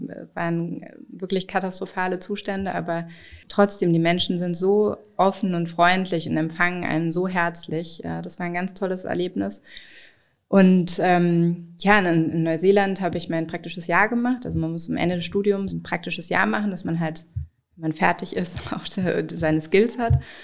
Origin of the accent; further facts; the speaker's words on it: Bremen, Germany; born there; also born or lived in Karlsruhe / Heidelberg; now in Berlin, Germany; Ich bin zwar in Bremen geboren, aber ich bin nach Karlsruhe schon damals gezogen und dann nach Heidelberg. Also ich war lange im Süden von Deutschland und bin dann vor 7 Jahren nach Berlin gekommen